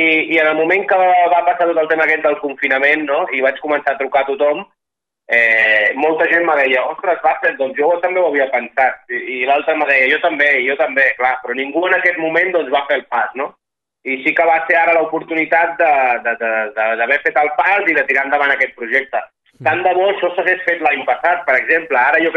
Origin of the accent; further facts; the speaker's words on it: Roses, Catalonia, Spain; al meu poble de Roses